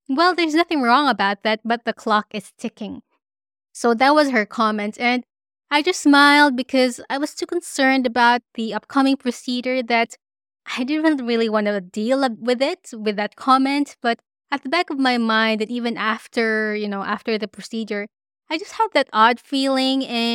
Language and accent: English; Philippines; she could detect by the way I look or by the way I talk that I am Filipino.